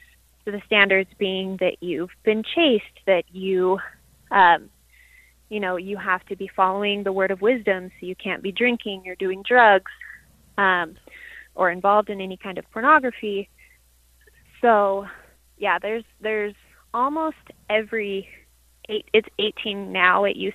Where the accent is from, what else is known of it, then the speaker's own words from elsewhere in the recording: Utah, United States; Yep. Yeah, I'm glad I grew up in Utah, because I've heard outside of Utah they have to get up at 4:30 in the morning.